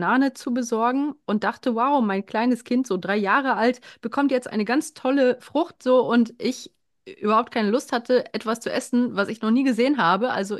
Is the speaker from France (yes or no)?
no; Poland; now in Germany; Und wir sind ja 87 aus Polen geflohen.